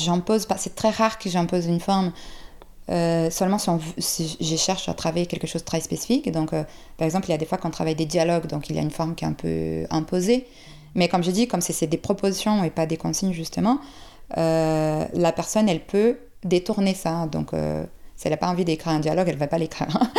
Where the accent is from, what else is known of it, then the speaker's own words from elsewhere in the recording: Brazil; French is a second language; Moi, je suis brésilienne